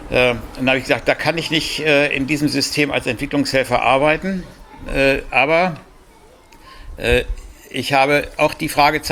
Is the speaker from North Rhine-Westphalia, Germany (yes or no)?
yes; Bielefeld, North Rhine-Westphalia, Germany; Ich komme eigentlich aus Bielefeld, also aus der Großstadt und bin ein vollkommenes Stadtkind